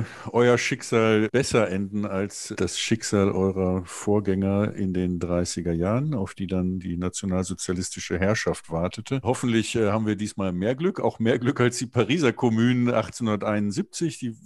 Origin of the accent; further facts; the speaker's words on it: Cologne, North Rhine-Westphalia, Germany; Wenn ich jetzt in Köln, in meiner Heimatstadt, in meiner Nachbarschaft